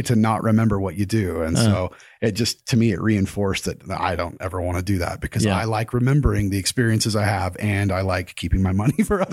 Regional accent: Montpelier, Idaho, United States; I grew up in Bear Lake. I'm a Montpelier, Idaho kid.

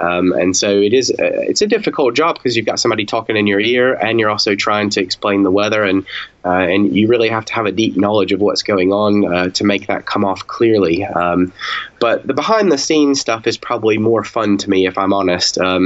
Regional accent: England, United Kingdom; So I'm looking forward to the time where I can answer back by saying, well, I am English.

